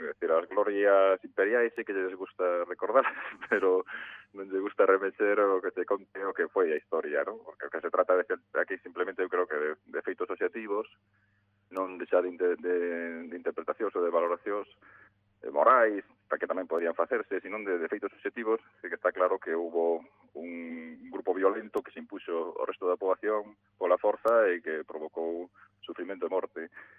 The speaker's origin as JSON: {"language": "Galician", "town": "Monterrei", "region": "Galicia", "country": "Spain", "said": "da miña zona, da miña terra, de Monterrey"}